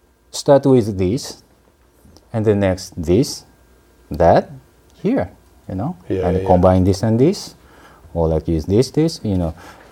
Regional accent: Kobe, Hyogo, Japan; now in New York, United States; Yes, I'm from Kobe, Japan.

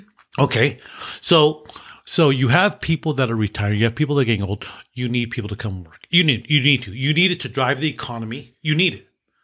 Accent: United States; And then here's the thing. We grew up in America.

